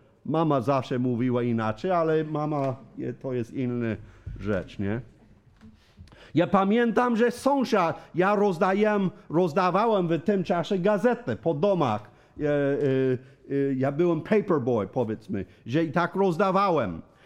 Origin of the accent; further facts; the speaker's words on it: Michigan, United States; Polish is a second language; now in Poland; Ja urodziłem się we Stanach. Ja pochodzę ze Stanów. Wiecie o tym. Nie do Teksasu dosłownie, ale z Michigana.